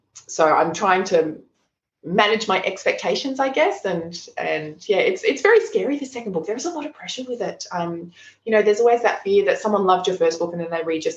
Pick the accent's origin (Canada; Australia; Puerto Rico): Australia; Melbourne, Victoria; also born or lived in Queensland; I grew up in Melbourne, but I've lived my entire adult life in Queensland.